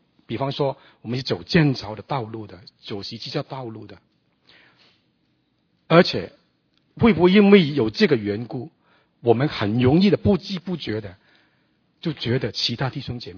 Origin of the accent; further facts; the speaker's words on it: Australia; 我是路过的，我从澳洲来